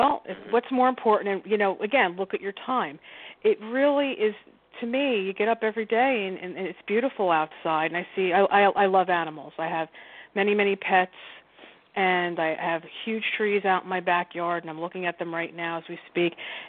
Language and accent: English; Newark, New Jersey, United States; I'm originally from North Newark, New Jersey, and that's a real old term that Italians use. I'm an American Italian.